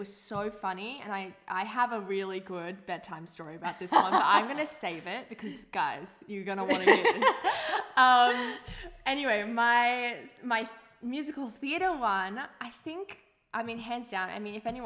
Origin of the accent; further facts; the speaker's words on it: Gold Coast, Queensland, Australia; now in Sydney, Australia; I mean, I think Sydney, for me, I was from the Gold Coast.